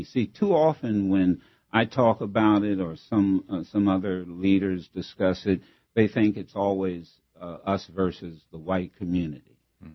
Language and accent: English; Dayton, Ohio, United States; In my community, when I grew up in Dayton, Ohio, we didn't know any police officers.